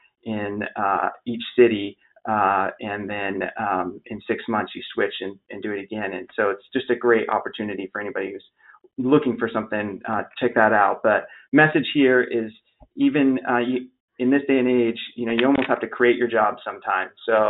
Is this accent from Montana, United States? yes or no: no; Albany, Oregon, United States; You know, so I came from Albany, Oregon, a smaller town in Oregon, and went right from there to city of Chicago.